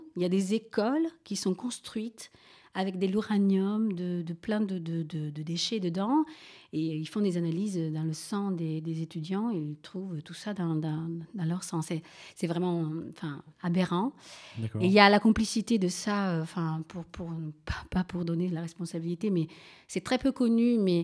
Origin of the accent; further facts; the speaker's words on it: Castellammare di Stabia, Campania, Italy; first language Neapolitan; French is a second language; C'est un chant napolitain, c'est mon dialecte d'origine, je viens de la région de Naples.